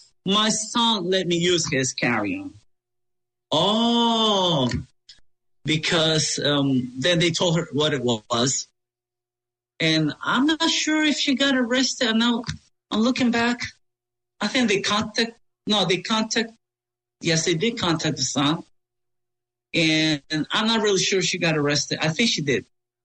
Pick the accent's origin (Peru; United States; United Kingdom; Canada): Peru; She did not remember my name, but she used to … because she knew I was from Peru.